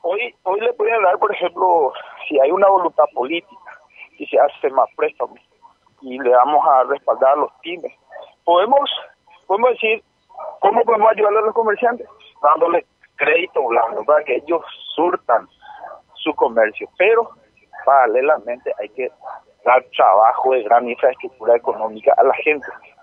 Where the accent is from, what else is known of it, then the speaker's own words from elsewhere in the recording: Paraguay; Yo, como paraguayo, en ese sentido, hago un llamado de conciencia a todos los compatriotas